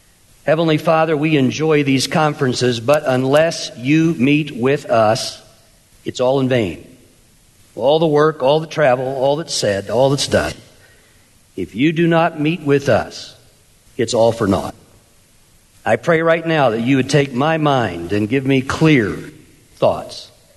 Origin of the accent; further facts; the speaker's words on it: Evansville, Indiana, United States; For you see, I grew up in Evansville, Indiana.